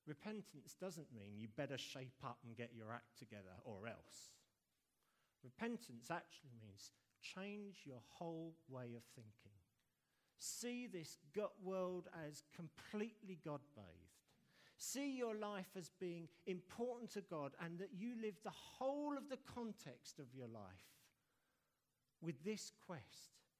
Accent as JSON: {"language": "English", "country": "United Kingdom", "said": "I know that probably only two or three people have come forward because we're British and we don't really like making sure."}